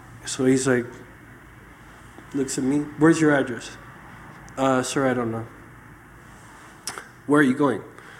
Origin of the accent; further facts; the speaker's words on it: Miami, Florida, United States; now in Chile; And the weather has been horrible for me growing up in Miami, so close to the equator. I have never bought a scarf.